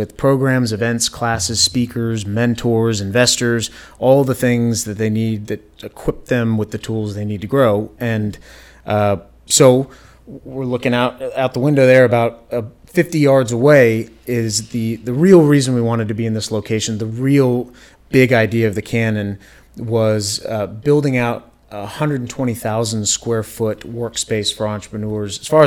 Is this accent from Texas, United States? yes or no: yes; Houston, Texas, United States; Well, I was born and raised in Houston, and that's relevant because it's the driving force for the entire big idea, my love for Houston.